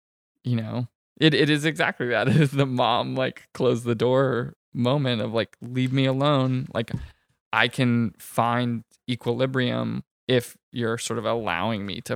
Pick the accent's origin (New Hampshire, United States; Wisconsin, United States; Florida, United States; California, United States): New Hampshire, United States; like I grew up in New Hampshire, which is common knowledge